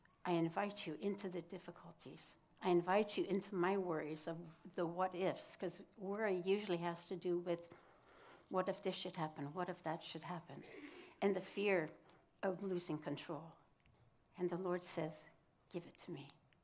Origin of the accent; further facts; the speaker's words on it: Japan; moved away; And I grew up in Japan. I lived in Japan for 18 years